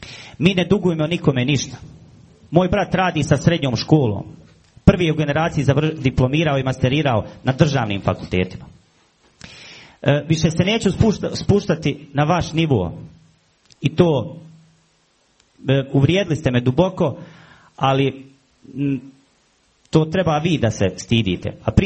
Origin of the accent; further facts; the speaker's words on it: Foča, Republika Srpska, Bosnia & Herzegovina; Rođen sam u Foči, odrastao sam u Foči, završio sam osnovnu školu ovdje, srednju školu, stomatološki fakultet.